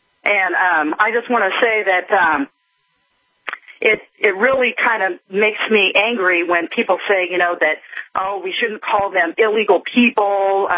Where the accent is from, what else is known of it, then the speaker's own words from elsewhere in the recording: England, United Kingdom; now in United States; Well, yeah, I'm actually an immigrant, and I came to this country from England and actually became a naturalized U.S. citizen. My family actually left England